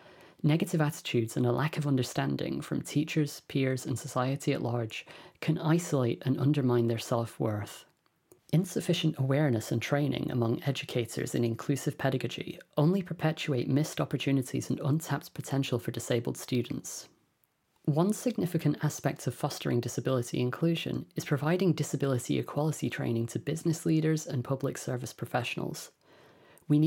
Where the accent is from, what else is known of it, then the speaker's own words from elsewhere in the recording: Kasese, Western Region, Uganda; In many rural areas, such as my hometown of Kasese, the situation is even direr.